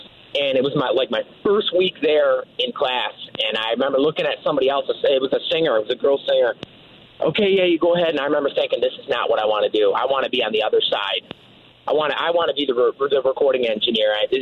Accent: Michigan, United States; I mean, we're from the Tri-Cities up here. So we got Saginaw, Midland, Bay City. We're all from this general area.

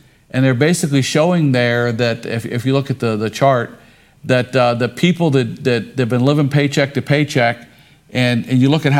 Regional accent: Ohio, United States; We're both from Ohio

